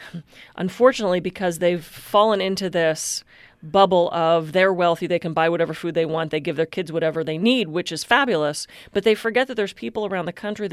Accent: Pittsburgh, Pennsylvania, United States; And I grew up in Pittsburgh, and I remember going with my dad the last time I was back through a little community in Pittsburgh where he actually grew up.

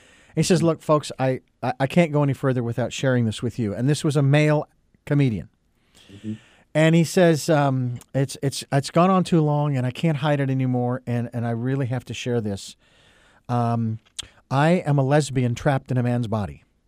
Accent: Phoenix, Arizona, United States; I remember in Arizona, where I was living at the time, born and raised in Phoenix

